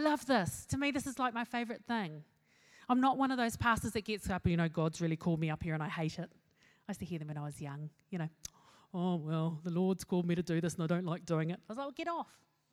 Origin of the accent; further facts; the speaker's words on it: West Auckland, Auckland, New Zealand; I am from West Auckland, but we draw the line there.